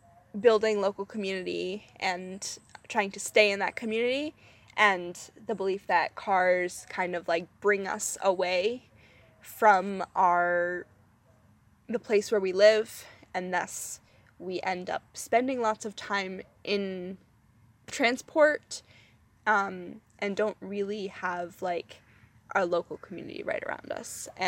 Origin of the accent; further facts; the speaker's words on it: Springfield, Massachusetts, United States; Growing up in Springfield, I have to be honest, there was always a little bit of... I don't know. We kind of had a little bit of beef with Northampton, to be honest.